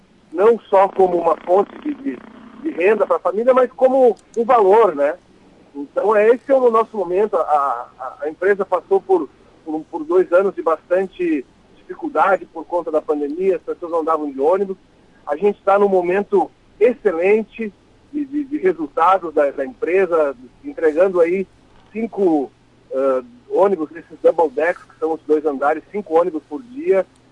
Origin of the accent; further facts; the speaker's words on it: Rio Grande do Sul, Brazil; os valores que nos fazem como gaúcho, né? A nossa identidade gaúcha é em cima disso.